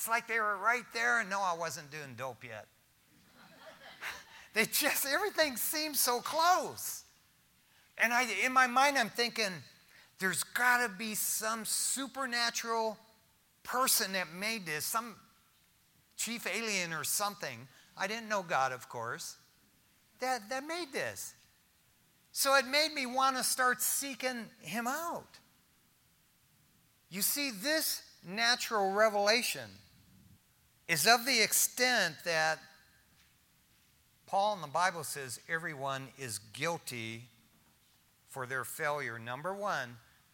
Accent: East Detroit, Michigan, United States; Now, I can remember as a young kid, before I hit my teens, growing up in East Detroit, Michigan, and we would lay out on the grass.

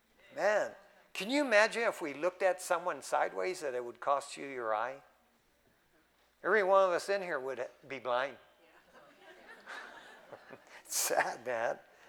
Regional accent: Detroit, Michigan, United States; I mean, that's what we grew up with in Detroit, Michigan.

